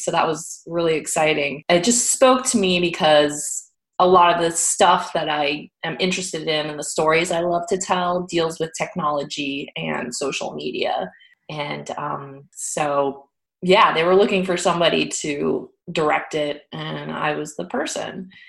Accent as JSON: {"language": "English", "region": "California", "country": "United States", "also_born_or_lived": "New York", "said": "I'd lived in New York for almost 19 years. And then I finally did the move to LA without a job. And I'm from California"}